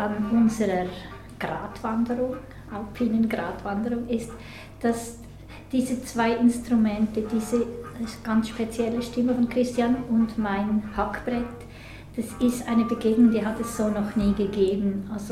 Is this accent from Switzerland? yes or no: yes; Appenzell, Switzerland; ich bin Appenzellerin, ich bin mit dieser Musik aufgewachsen.